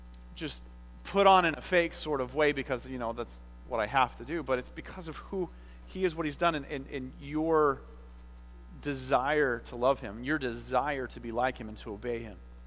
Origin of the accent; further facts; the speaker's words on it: Minnesota, United States; You wait a minute, I'm from Minnesota, I don't do such things.